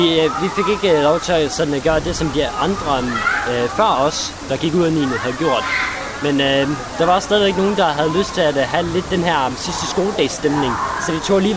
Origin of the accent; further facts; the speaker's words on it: Region of Southern Denmark, Denmark; jeg kan godt nok ikke tage sønderjysk, men sønderjyde kan man godt kalde mig.